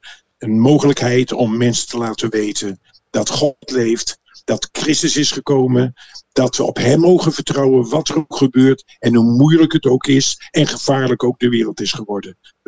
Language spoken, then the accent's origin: Dutch; Netherlands; now in Haiti; Dat is waar ik hoor, ook als Nederlander, ja, na 42 jaar.